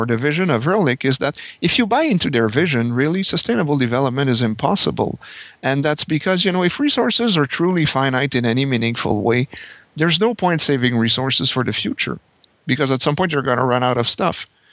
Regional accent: Canada; English is a second language; if your listeners have not picked up on my accent, I'm French-Canadian.

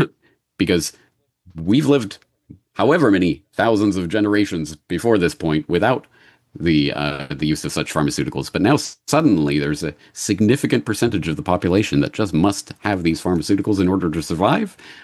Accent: Canada; my experience growing up in Canada throughout my life

